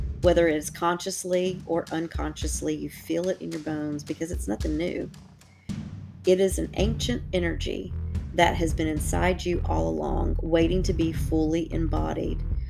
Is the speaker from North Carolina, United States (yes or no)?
yes; Durham, North Carolina, United States; you know, I'm from Durham originally.